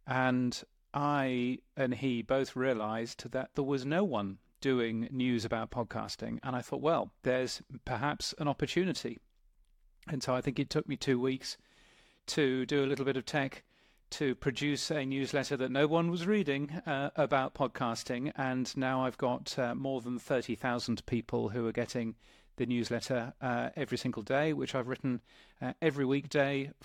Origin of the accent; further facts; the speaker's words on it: United Kingdom; accent: British; now in Australia; as you can guess from my accent, I've got a British accent, but I actually live all the way down here in Australia, which is a fun place to be.